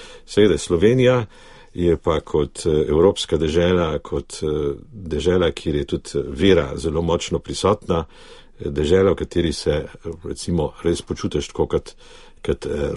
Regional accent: Argentina; moved away as an adult; Jaz sem recimo večkrat že odkril, da imam veliko srečo, da sem rojen v Argentini, ker je to dežela sonca, odprtosti, ljudi so nezadrti, odprti in zelo komunikativni. In po 40 letih življenja dol

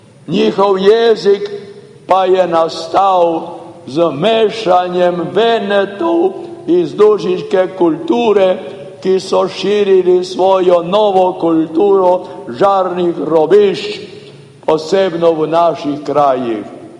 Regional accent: Primorska, Slovenia; born there; Začetek je na Primorskem. Rojen sem na Primorskem v Brkini leta 1919.

